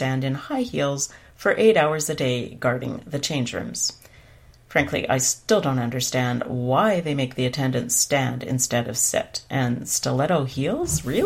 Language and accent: English; Edmonton, Alberta, Canada; a big event that's happening here in my hometown of Edmonton this week